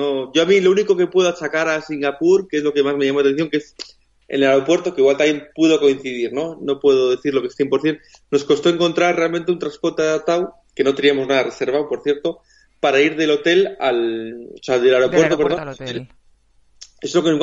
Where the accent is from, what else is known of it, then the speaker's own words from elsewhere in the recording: Bilbao, Basque Country, Spain; Yo soy de Bilbao, no es comparable a un tiempo del norte, ¿no?